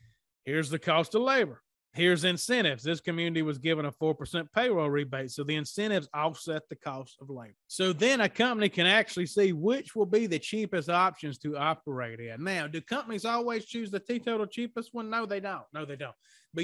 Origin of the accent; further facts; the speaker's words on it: Mississippi, United States; I'm from Mississippi. So the biggest city we have is Jackson.